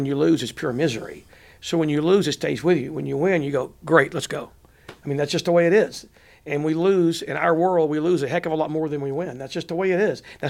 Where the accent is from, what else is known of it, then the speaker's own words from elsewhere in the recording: Hempstead, Texas, United States; When I was growing up in Hempstead, Texas, which is about 50 miles northwest of here, I'd sit in the back of my dad's clothing store and pretend to be a sportscaster.